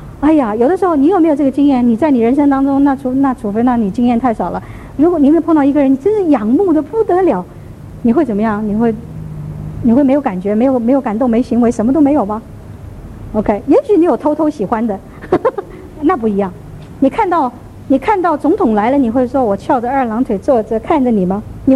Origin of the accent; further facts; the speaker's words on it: China; 我们中国人也是太保守，有时候明明爱一个人嘛，又常常讲不出来。